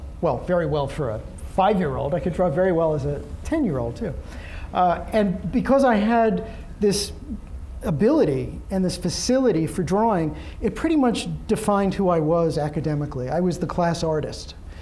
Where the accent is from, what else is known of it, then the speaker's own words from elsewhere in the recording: New York City, New York, United States; I grew up in Brooklyn. My parents were not theater people.